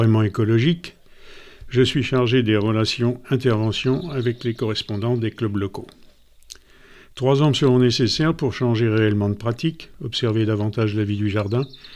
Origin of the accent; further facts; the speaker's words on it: Paris, Île-de-France, France; born there; Je suis parisien de naissance.